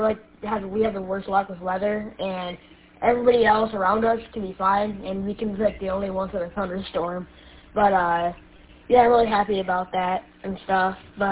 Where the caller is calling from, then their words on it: Imlay City, Michigan, United States; I'm calling from Emily City in Lapeer County. I think that's, above Detroit or something.